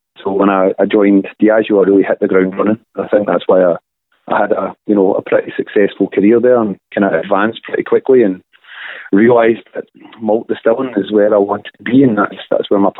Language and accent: English; Scotland, United Kingdom; But because we're Scottish, best of luck, you know, working out when the summer is because it changes.